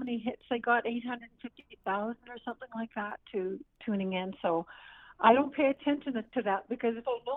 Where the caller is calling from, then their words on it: Fort Saskatchewan, Alberta, Canada; It's a winter fest here up in Alberta.